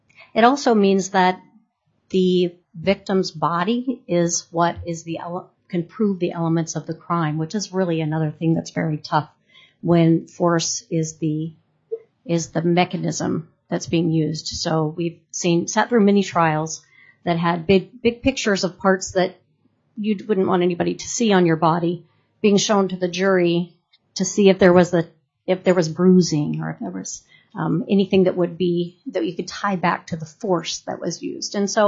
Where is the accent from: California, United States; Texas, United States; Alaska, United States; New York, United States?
Alaska, United States; Fairbanks; We're in a college town, many of us. I'm from Fairbanks, and we have heard this story